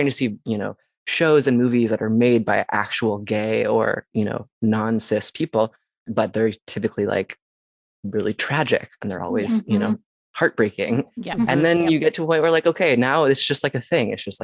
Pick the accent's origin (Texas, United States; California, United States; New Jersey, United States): Texas, United States; And like, I grew up in Texas and I was like, you can do that.